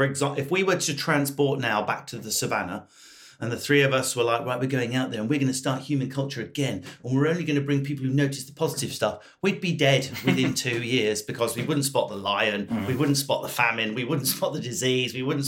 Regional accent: United Kingdom; because I'm British

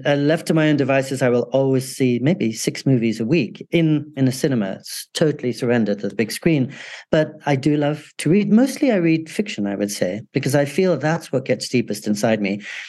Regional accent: England, United Kingdom; also born or lived in California, United States; And also, I grew up in England and California.

